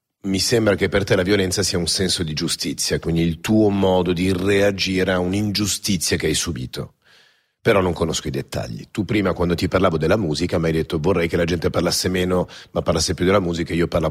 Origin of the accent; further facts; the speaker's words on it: Paris, Île-de-France, France; Io sono nato a Parigi, ci ho vissuto per 18 anni e io sono nato in una famiglia molto benestante